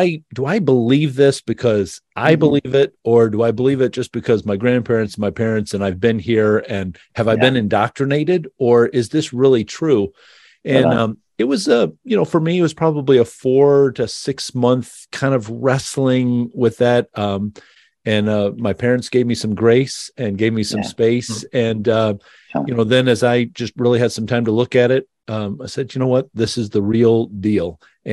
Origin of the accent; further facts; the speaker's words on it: Detroit, Michigan, United States; when they were downtown Detroit.